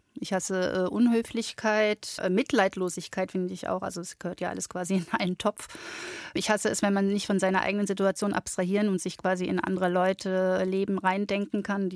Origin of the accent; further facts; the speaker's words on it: Lower Saxony, Germany; Und Niedersachsen, wo ich herkomme, liebe ich auch.